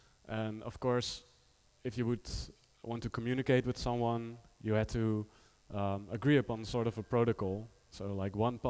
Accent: Rotterdam, South Holland, Netherlands; English is a second language; I'm an artist from Rotterdam, the Netherlands.

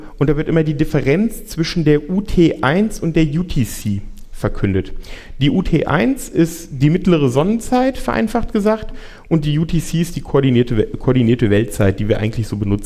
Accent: Frankfurt, Hesse, Germany; Ja, also ich komme aus Frankfurt.

